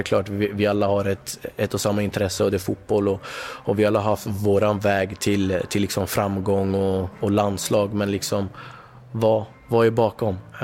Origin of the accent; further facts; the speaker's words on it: Sweden; de är liksom från Kongo och jag är född uppväxt i Sverige